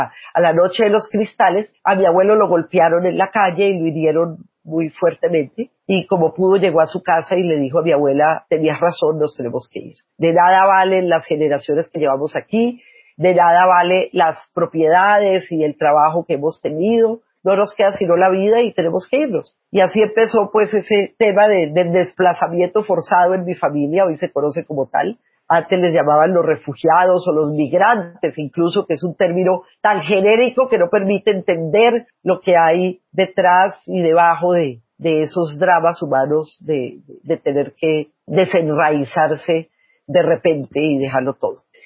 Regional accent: Colombia; born there; yo tuviera que irme por el hecho de ser judía y yo diría, bueno, pero si yo nací en Colombia, ¿yo por qué me tengo que ir de mi país?

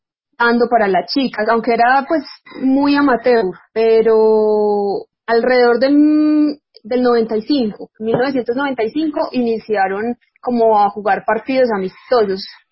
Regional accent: Bogotá, Colombia; moved away as an adult; now in Medellín, Colombia; yo nací en Bogotá. Ajá. Y yo en Bogotá practicaba atletismo.

